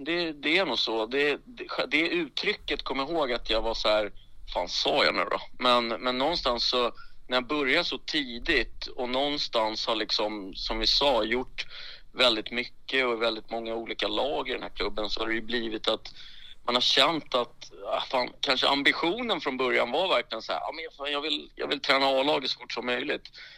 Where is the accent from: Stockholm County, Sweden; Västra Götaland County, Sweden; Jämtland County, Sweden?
Stockholm County, Sweden; Rotebro; träna mina systrar hemma i Rotebro